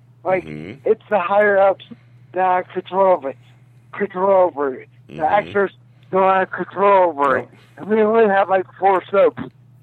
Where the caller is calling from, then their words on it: Texas, United States; from Texas.